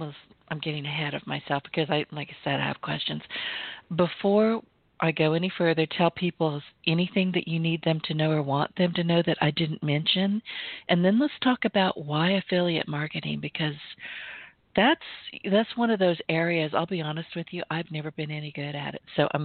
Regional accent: California, United States; I was born and raised in California. I know all about expense.

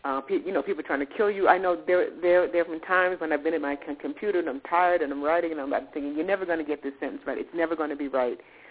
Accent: New York, United States; I grew up in New York, so my parents took me to plays and all of that.

